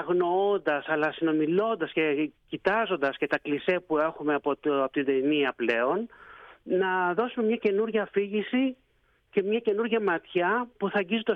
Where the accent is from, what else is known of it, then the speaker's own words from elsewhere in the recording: Greece; γιατί εδώ όταν ακούνε όλοι ότι είμαι Έλληνας, με φωνάζουν